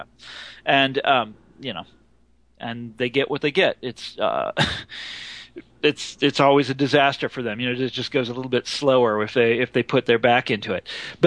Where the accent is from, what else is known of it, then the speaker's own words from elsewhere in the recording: Johnson County, Kansas, United States; I grew up in Johnson County, Kansas, which is a suburb of Kansas City.